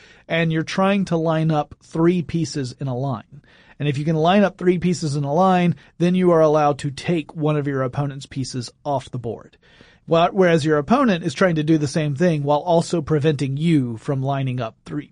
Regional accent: United States; We're American. We can say drafts.

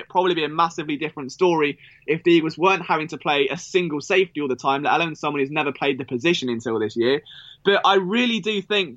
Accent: United Kingdom; Maybe it's just me being British, but it's a lot easier to accept the bigger picture.

